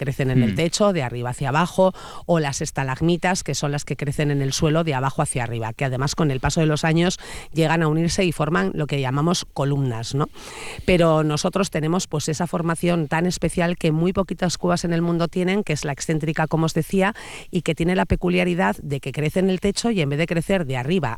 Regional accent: Carranza, Basque Country, Spain; yo soy de aquí, de Carranza, y es mi valle

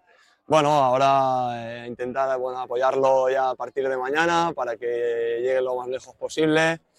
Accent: Sabadell, Catalonia, Spain; born there; Bueno, yo soy nacido aquí en Cataluña, en Sabadell

